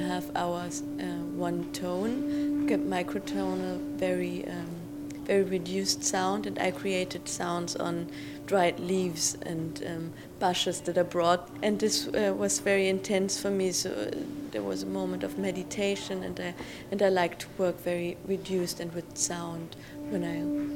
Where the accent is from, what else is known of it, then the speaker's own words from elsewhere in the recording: Berlin, Germany; I'm an artist from Berlin.